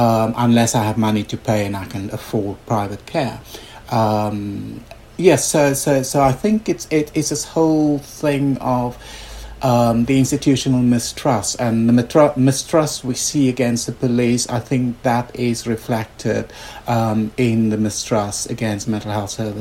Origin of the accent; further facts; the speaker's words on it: South Africa; because I grew up in South Africa and I've lived in one of the most extreme regimes for part of my life.